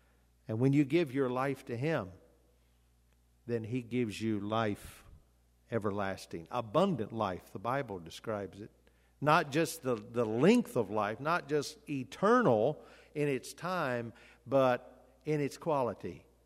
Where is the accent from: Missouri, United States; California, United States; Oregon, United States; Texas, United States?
Missouri, United States; Bolivar; I remember years ago when I was still growing up in Bolivar, my dad worked at Southwest Baptist University